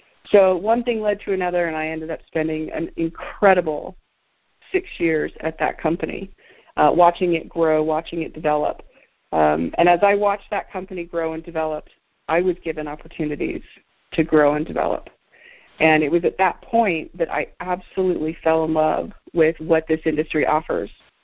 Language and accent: English; California, United States; moved away as an adult; now in Provo, United States; But I was from California, and I had just moved to this little town, Provo, Utah.